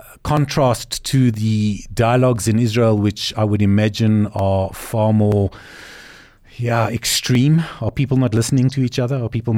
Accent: South Africa; We as South Africans know what it is to be isolated. We couldn't travel to numerous countries in the world.

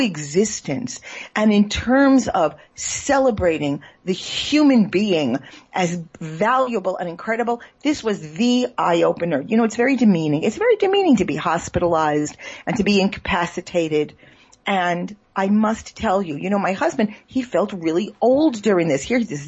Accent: New York, United States; I mean, he's married to me. I'm from New York. He knows the deal.

